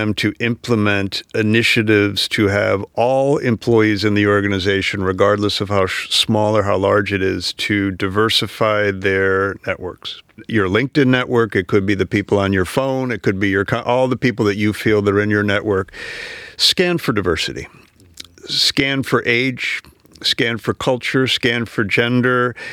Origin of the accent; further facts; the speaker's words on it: Massachusetts, United States; So I was raised just outside of Boston. So we think in terms of sports.